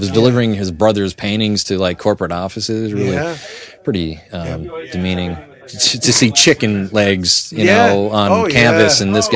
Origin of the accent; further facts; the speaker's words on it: New York, United States; now in Seattle, United States; Well, I'm not from Seattle.